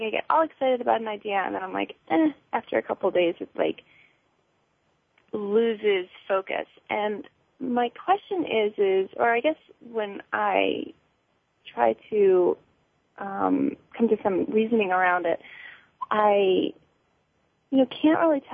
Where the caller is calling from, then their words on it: Pennsylvania, United States; Pennsylvania.